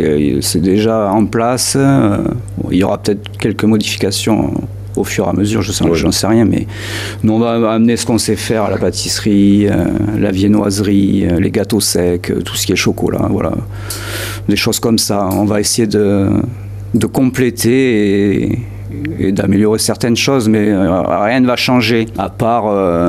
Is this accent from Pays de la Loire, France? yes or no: no; Mont-de-Marsan, Nouvelle-Aquitaine, France; Moi, je suis né ici à Mont-de-Marsan, donc depuis tout petit